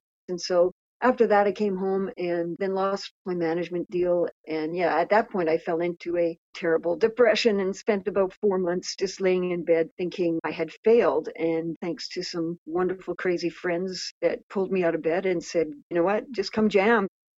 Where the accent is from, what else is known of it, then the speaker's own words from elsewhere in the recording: Vernon, British Columbia, Canada; also born or lived in Kamloops; I was born here in Vernon and moved away in grade 7 and moved to Kamloops and started grade 7.